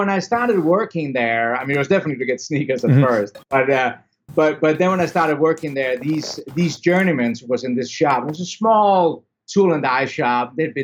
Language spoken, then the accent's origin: English; Denmark; I'm originally from Denmark, about 25 kilometers south of Copenhagen. If anybody was wondering where the heck in Denmark. Grew up in suburban, normal kind of life.